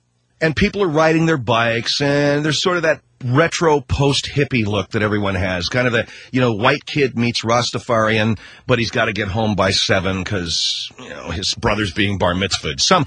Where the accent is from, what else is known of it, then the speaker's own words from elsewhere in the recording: Los Angeles, California, United States; You got to go there because I come from Los Angeles, and I've been to Venice.